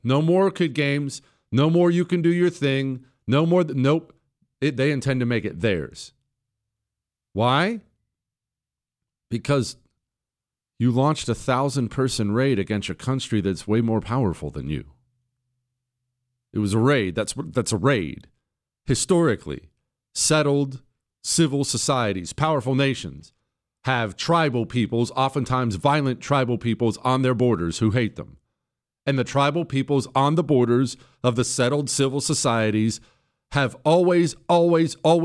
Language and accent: English; United States; Because I'm an American, I chose the Chipotle ranch option.